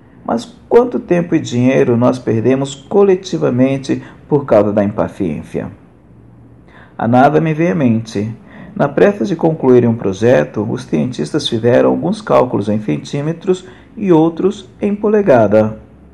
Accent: São Paulo, Brazil; sou de São Paulo, capital, aonde estou

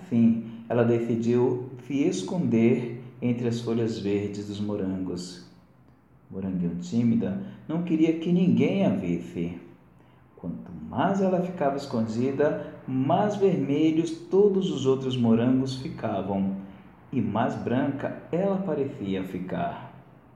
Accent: São Paulo, Brazil; sou de São Paulo, capital, aonde eu estou

